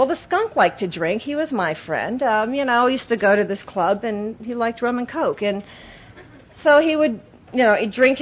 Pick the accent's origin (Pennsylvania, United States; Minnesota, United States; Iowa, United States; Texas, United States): Iowa, United States; You know, I grew up in Iowa, and it was like, oh, my first resentment.